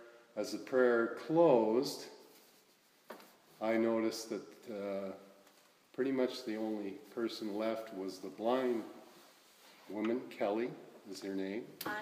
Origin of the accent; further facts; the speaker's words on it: Canada; from Canada.